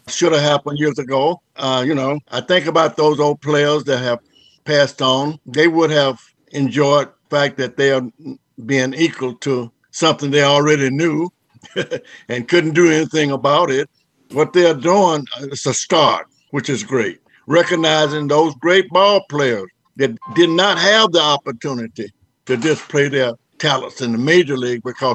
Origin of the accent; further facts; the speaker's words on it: Arkansas, United States; I'm from Arkansas, a little town in Arkansas.